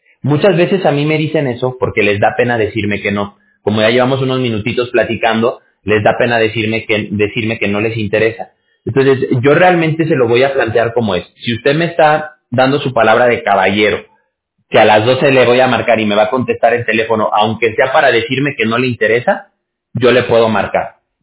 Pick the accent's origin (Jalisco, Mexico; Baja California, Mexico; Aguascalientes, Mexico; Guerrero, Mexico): Aguascalientes, Mexico; Yo soy de Aguascalientes.